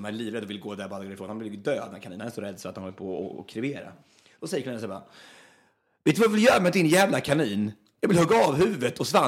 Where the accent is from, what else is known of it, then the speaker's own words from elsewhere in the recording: Östansjö, Örebro County, Sweden; Ja, alltså jag kommer från Östansjö egentligen, det ligger utanför Hallsberg en mil ungefär.